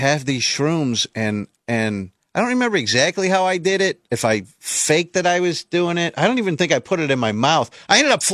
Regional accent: Las Vegas, Nevada, United States; I grew up in Las Vegas, so you get a fake ID.

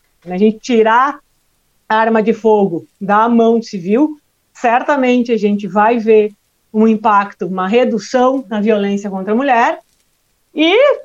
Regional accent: Rio Grande do Sul, Brazil; Mas é que eu sou gaúcha e gaúcha economiza no S tudo, né?

